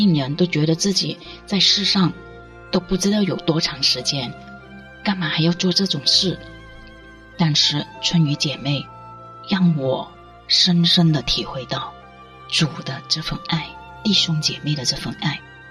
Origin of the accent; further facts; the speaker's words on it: Guangdong, China; 我们广东人就是有一句话